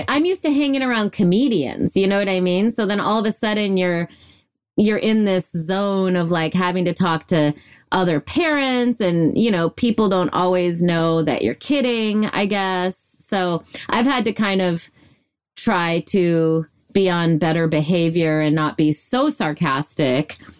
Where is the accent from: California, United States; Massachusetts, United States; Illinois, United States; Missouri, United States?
Illinois, United States; I was raised in Illinois.